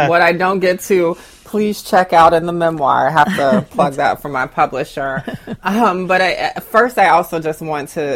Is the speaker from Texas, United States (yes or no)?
no; Augusta, Georgia, United States; For me, growing up in Augusta, Georgia, I was in this kind of, Southern experience.